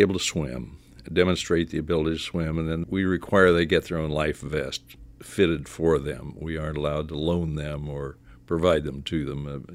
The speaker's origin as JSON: {"language": "English", "region": "Indiana", "country": "United States", "tie": "born or raised there", "said": "Well, I reflect back, I guess, on growing up in Indiana, where we were 50 miles from water deep enough to get your knees wet."}